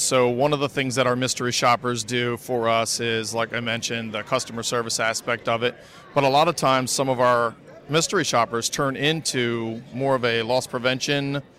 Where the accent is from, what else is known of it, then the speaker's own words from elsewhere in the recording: Maryland, United States; It's a challenge sometimes, but I'm from Maryland, so the weather's kind of similar.